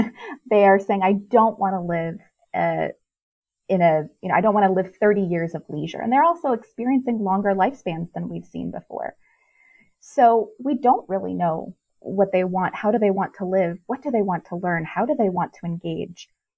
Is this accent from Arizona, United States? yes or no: yes; Arizona, United States; Arizona, my home state, you know, is the birthplace of Sun City